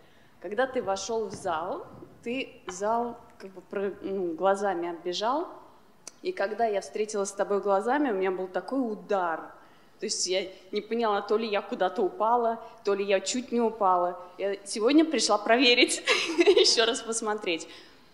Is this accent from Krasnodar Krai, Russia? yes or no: no; Moscow, Russia; now in Italy; Я москвичка, но уже несколько лет живу в Италии.